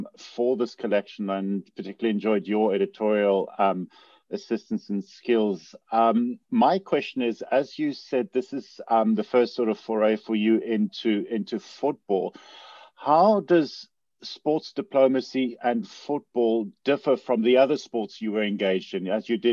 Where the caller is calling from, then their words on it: Los Angeles, California, United States; I'm calling in from Los Angeles, although Cape Town is behind me where I'd prefer to be right now